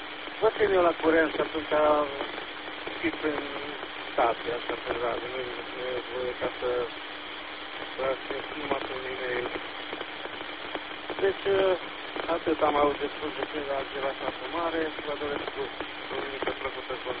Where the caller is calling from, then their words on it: Satu Mare, Satu Mare County, Romania; sunt de la Satul Mare.